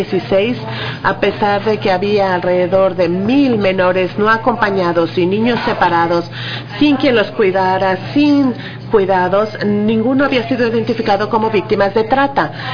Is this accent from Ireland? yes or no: yes; Ireland; Spanish is a second language; Ha sido un problema en mi país, por ejemplo, en Irlanda